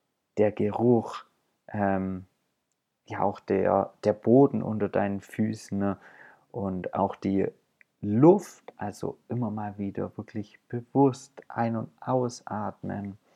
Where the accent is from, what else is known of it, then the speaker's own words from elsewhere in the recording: Sontheim, Germany; aus der Nähe von Sontheim bist, also meine Heimat, wo meine Eltern kommen, wo ich gerade auch bin